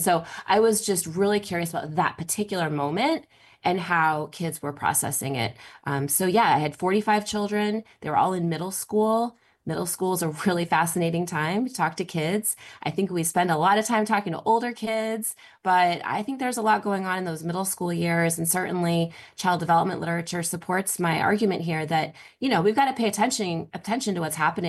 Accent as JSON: {"language": "English", "region": "Massachusetts", "country": "United States"}